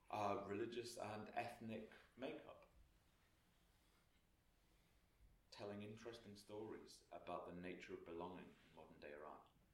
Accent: Yorkshire and the Humber, United Kingdom; now in Lancashire, United Kingdom; I'm a Yorkshireman living in Lancashire, which is complex.

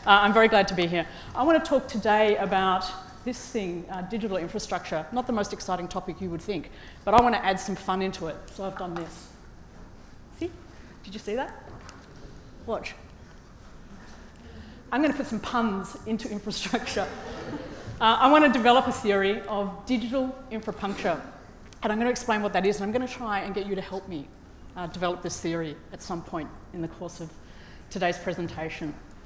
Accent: Melbourne, Victoria, Australia; I know there's a couple of Australians here, but I came from Melbourne, that's further.

